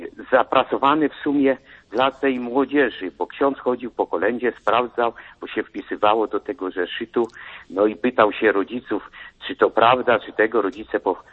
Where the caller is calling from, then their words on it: Tychy, Silesian Voivodeship, Poland; dzwonię tutaj z Tychów, na Śląsku.